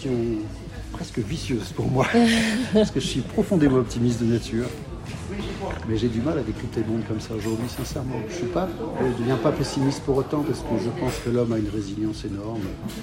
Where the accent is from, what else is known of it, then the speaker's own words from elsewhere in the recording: Hauts-de-France, France; Moi, je suis du Nord, donc c'était la période de toute la restructuration du Nord.